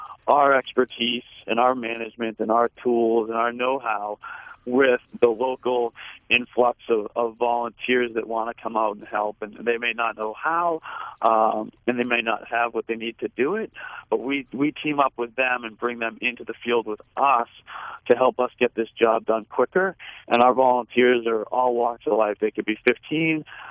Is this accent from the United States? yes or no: yes; Boston, Massachusetts, United States; I'm from Boston, kind of all over the map.